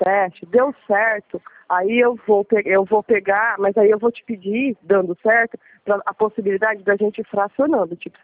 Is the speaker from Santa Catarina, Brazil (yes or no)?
no; Votuporanga, São Paulo, Brazil; Eu iria para Votuporanga, para minha cidade, nesse final de semana.